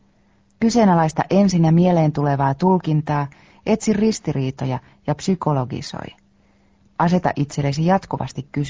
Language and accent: Finnish; Turku, Southwest Finland, Finland; Aivan, vaikka mä oonkin Turusta kotosi.